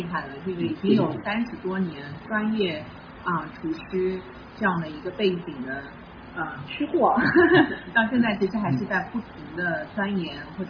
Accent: Shanghai, China; also born or lived in Jiangsu; 因为我是虽然是长在上海，但是我是江苏人

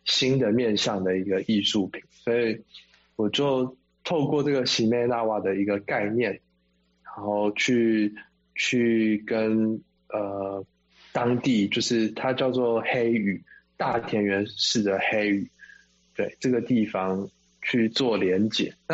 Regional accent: Taitung County, Taiwan; 它仿佛回到了我的家乡，就是台湾的台东，然后周围都是山，然后有一些农田，然后最近的邻居可能走路要走10分钟才遇得到吧

